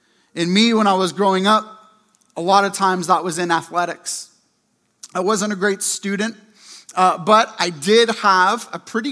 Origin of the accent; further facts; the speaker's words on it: Kingston, Ontario, Canada; I grew up in Kingston, and I remember in gym class